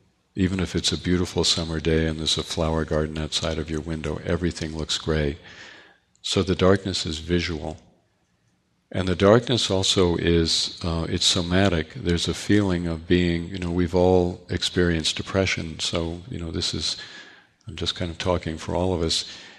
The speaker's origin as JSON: {"language": "English", "region": "East Coast", "country": "United States", "tie": "born or raised there", "said": "I grew up on the East Coast, kind of WASP family, go to the best schools, become a minister, a doctor, a lawyer"}